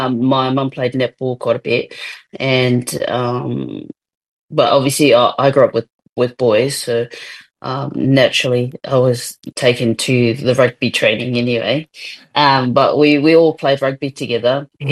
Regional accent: Arorangi, Cook Islands; I'm from Arorangi, which is a nice place. If anyone wants to come to the Cook Islands, let me know.

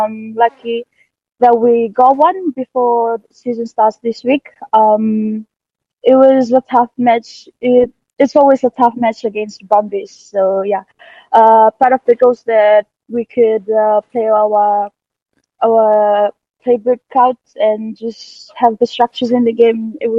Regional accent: Western Division, Fiji; I grew up in Nandrunga, as you must have known. I don't know whether you know. My rugby town in Fiji.

